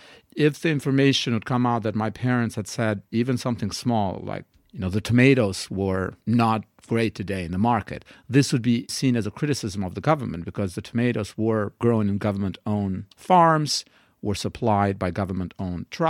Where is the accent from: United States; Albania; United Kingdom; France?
Albania; English is a second language; moved away as an adult; also born or lived in Bulgaria; During my first year in college at the American University in Bulgaria, my home country of Albania fell apart and there were riots. My hometown was run by gangs.